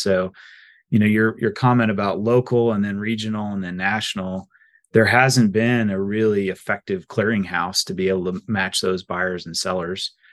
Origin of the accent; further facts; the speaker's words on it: Abilene, Kansas, United States; Yep, Kansas, north of Abilene, Kansas. So Dwight D. Eisenhower's hometown. Our farm ground is all north of Abilene, and 1980s farming was my sort of introduction to agriculture.